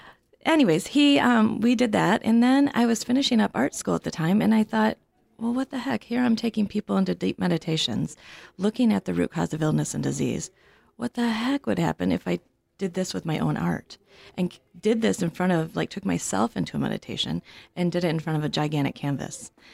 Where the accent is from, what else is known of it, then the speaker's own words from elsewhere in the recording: Royal Oak, Michigan, United States; I'm from Royal Oak originally.